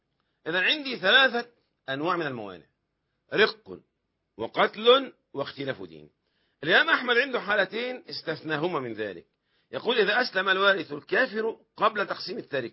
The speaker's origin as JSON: {"language": "Arabic", "country": "Egypt", "said": "في بعض البلاد زي عندنا في مصر يقول مثلا إيه مع سبق الإصرار والترصد"}